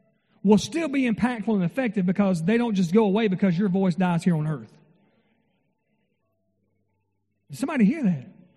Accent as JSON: {"language": "English", "region": "Mississippi", "country": "United States", "said": "I'm from North Mississippi, a place very similar to Dale County, Alabama."}